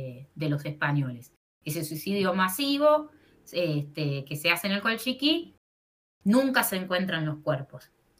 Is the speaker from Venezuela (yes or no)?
no; Buenos Aires, Argentina; born there; moved away as an adult; now in Ongamira, Argentina; Tengo años de vivir acá, pero no. Soy nacida en Capital Federal, en Cava. Desde el 2005 me vine a la provincia de Córdoba, después en el 2008 viví acá en Capilla y en el 2009 ya estoy en Ongamira.